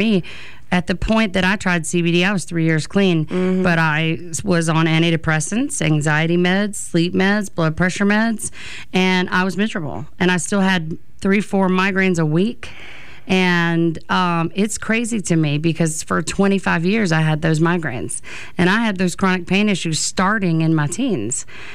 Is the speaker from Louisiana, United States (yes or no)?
yes; Louisiana, United States; what the legislation struggles are currently in Louisiana? Because I know, you know, I don't know what my home state is thinking and doing.